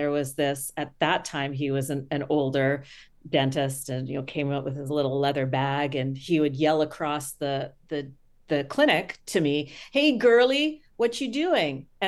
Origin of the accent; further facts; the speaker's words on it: Manitoba, Canada; So that's my hometown. That's still where I live.